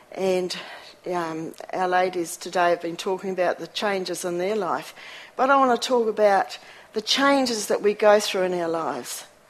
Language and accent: English; Christchurch, Canterbury, New Zealand; I can remember growing up in Christchurch, how all our groceries came from the corner shop.